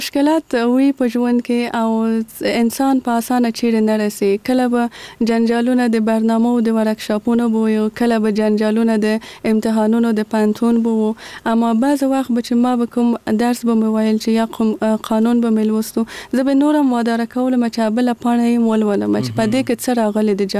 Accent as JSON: {"language": "Pashto", "region": "Kabul", "country": "Afghanistan", "tie": "born or raised there", "said": "زه په کابل کې زغیدلې یم او دلته مجوون کړی."}